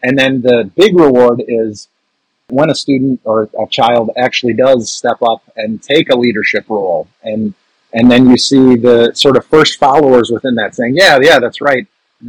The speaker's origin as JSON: {"language": "English", "town": "Sheboygan", "region": "Wisconsin", "country": "United States", "tie": "born or raised there", "said": "Actually, the school that I grew up in here in Wisconsin. I'm back to my alma mater. It's a preschool through 12th grade school system in Sheboygan, Wisconsin."}